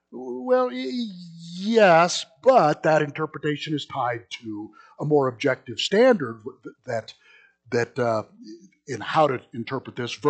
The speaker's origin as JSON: {"language": "English", "country": "United States", "said": "I'm an American."}